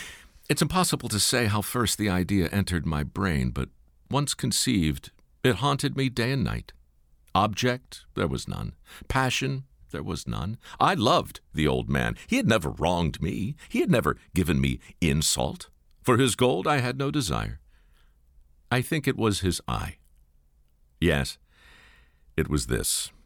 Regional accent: Baltimore, Maryland, United States; moved to my hometown in Baltimore

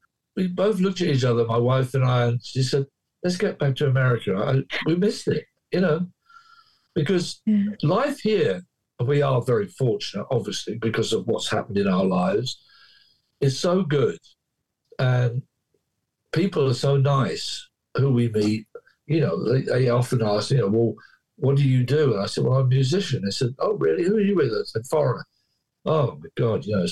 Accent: England, United Kingdom; now in United States; I'm still English. I am a green card permanent resident of the United States and have been since 1984. I love living in America. I really do. I mean, to me, it's home.

